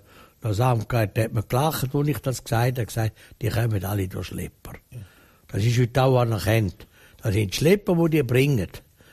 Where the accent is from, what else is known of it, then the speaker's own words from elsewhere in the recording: Switzerland; sind wir Schweizer hätten eine gute Ausgangslage.